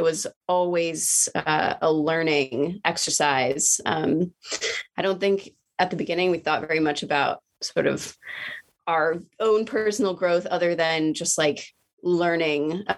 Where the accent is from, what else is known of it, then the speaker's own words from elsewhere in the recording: Arlington, Virginia, United States; we grew up in Arlington, Virginia, which is just across the river from Washington, D.C.